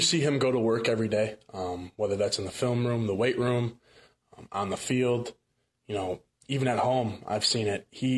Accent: Whitefish Bay, Wisconsin, United States; Yeah, I grew up in Whitefish Bay, so there wasn't a lot of fishing.

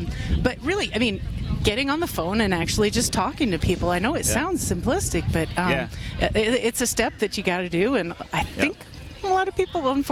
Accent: Iowa, United States; now in Waukesha County, United States; I grew up in Iowa. I've lived in Waukesha County for a long time.

